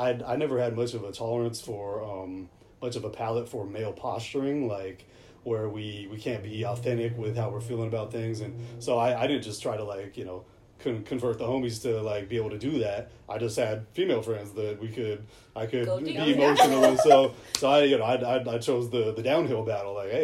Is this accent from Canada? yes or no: no; Seattle, Washington, United States; now in Long Beach, United States; that's all in my hometown in Seattle. And down here in Long Beach, those are all long distance friendships.